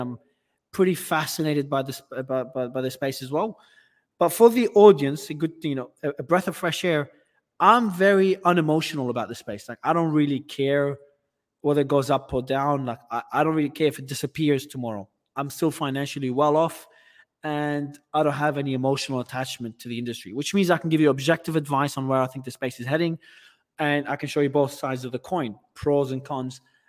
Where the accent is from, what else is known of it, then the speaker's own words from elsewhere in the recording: Australia; accent: Australian; moved away as an adult; also born or lived in Lebanon; but I'm originally from Australia, but I was born in Lebanon, but I migrated to Australia as a kid. So my accent was Australian until I left the country about 7 years ago, and I've just been traveling for 7 years.